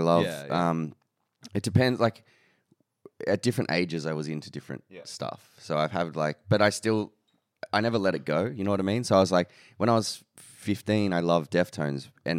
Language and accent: English; Queanbeyan, New South Wales, Australia; when I was growing up, I grew up in Queanbeyan, which is just outside of Canberra.